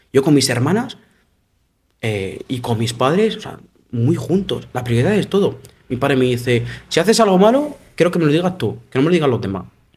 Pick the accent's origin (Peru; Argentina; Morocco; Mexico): Morocco; Spanish is a second language; soy un hombre, además soy moro, soy marroquí.